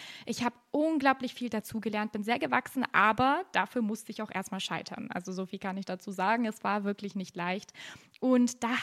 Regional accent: Germany; Wir durften uns nicht kenntlich machen als Deutsche bzw. Nicht-Franzosen.

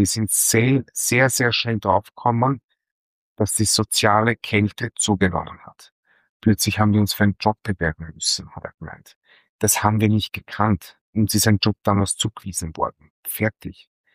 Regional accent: Vienna, Austria; Wenn ich in Wien bin und wenn ich an dem Wohnhaus vorbeigehe, im 5. Bezirk in Margareten, wo ich aufgewachsen bin

